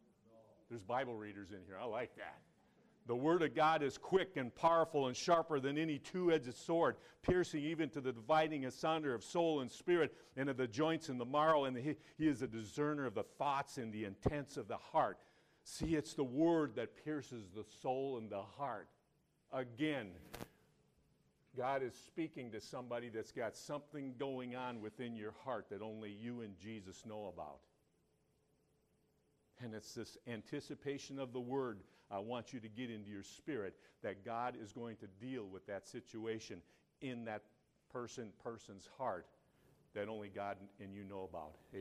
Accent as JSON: {"language": "English", "country": "United States", "said": "But I told him, I'm here from America to give you good news."}